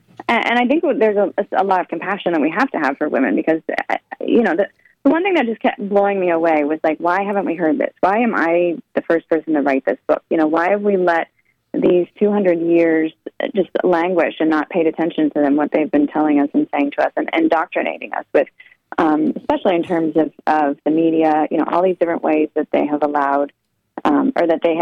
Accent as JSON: {"language": "English", "region": "Oregon", "country": "United States", "tie": "born or raised there", "said": "I grew up in Oregon, went to the University of Oregon."}